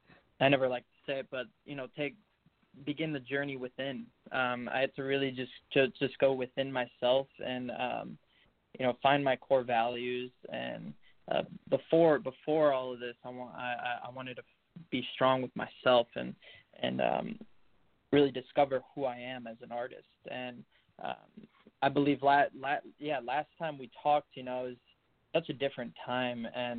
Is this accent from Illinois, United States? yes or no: yes; Chicago, Illinois, United States; I'm from Chicago, Illinois. I'm a recording artist